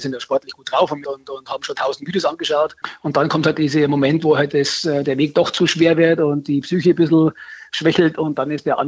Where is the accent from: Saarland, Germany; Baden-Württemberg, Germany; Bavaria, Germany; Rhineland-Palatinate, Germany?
Bavaria, Germany; Garmisch-Partenkirchen; Es ist immer viel los im Berg oder bei uns in Garmischer Gegend.